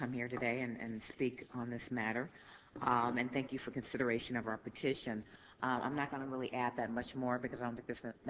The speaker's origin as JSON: {"language": "English", "town": "Milwaukee", "region": "Wisconsin", "country": "United States", "tie": "born or raised there", "lives_now": "Chicago, United States", "said": "And I reside in Chicago, Illinois. I'm formerly from Milwaukee, Wisconsin, where I was born and raised and went to UW Law School."}